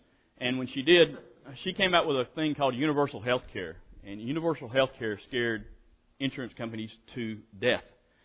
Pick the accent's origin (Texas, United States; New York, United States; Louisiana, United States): Louisiana, United States; I was born in Louisiana, though, and grew up there and got out of high school and decided I didn't want to live in a little small town that we had grown up in and wanted to get out.